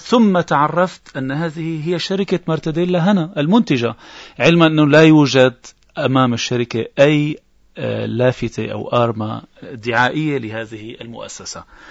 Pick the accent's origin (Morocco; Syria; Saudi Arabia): Syria; وهي معتمدة من قبل وزارة الاقتصاد ووزارة الزراعة عندنا في سوريا